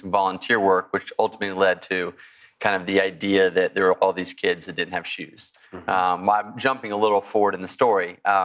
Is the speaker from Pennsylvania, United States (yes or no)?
no; Texas, United States; I grew up in Texas, had ridden horses before.